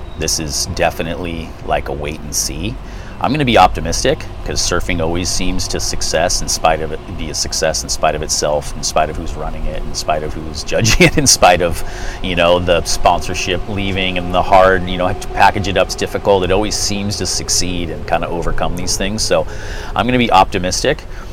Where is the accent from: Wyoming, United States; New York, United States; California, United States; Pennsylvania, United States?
California, United States; Santa Cruz; I grew up in Santa Cruz. And it was paradise as a kid. I grew up in Pleasure Point.